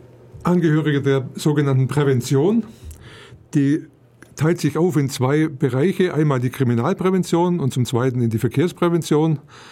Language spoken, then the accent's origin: German; Ulm, Baden-Württemberg, Germany; Ich bin Ulmer, ich bin gebürtiger Ulmer